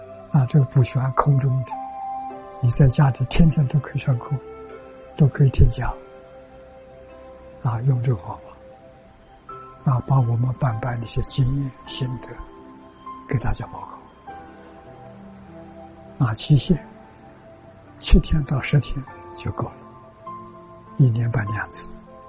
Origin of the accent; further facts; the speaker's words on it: China; 你要乐一生，我们中国人。